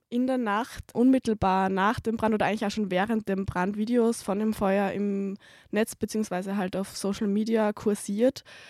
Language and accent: German; Styria, Austria; ich bin aus dem Ausseerland